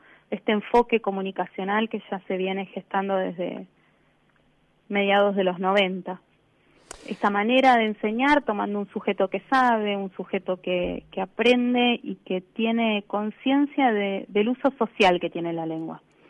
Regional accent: Buenos Aires, Argentina; Yo soy de Villa del Parque, ahí Capital está. Federal.

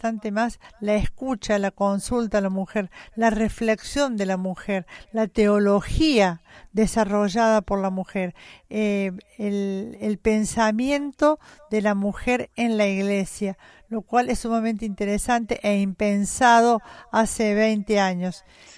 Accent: Argentina

